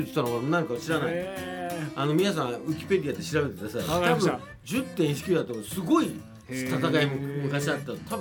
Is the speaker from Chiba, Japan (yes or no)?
yes; Chiba, Japan; 僕千葉出身なんですけ